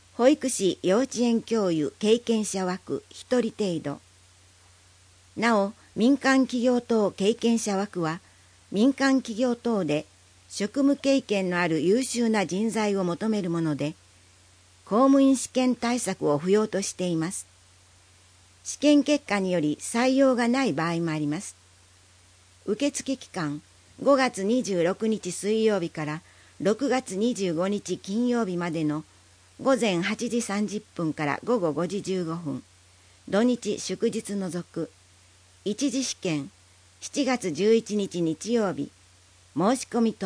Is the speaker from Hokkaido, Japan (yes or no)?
no; Yawatahama, Ehime, Japan; 生まれ育った八幡浜の役に立てると思い、志望しました。